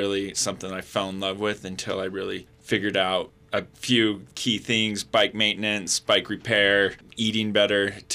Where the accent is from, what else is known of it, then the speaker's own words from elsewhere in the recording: Pocatello, Idaho, United States; Yeah, born and raised in Pocatello